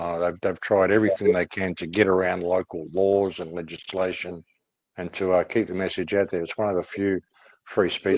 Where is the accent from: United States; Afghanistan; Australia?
Australia; I'm from Australia, you know? Like, we're only 4 hours flight from Cairo in London. I live in Australia. It takes me 5.5 hours to fly from Brisbane to Perth, for God's sake.